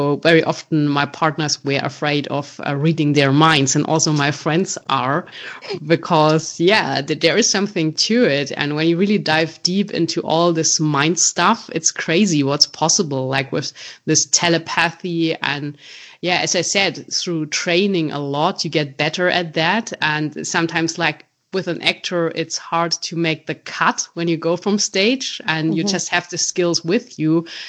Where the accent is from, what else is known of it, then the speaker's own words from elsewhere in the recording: Munich, Bavaria, Germany; So, as you know, I'm from Germany, Munich, and I'm a professional magician.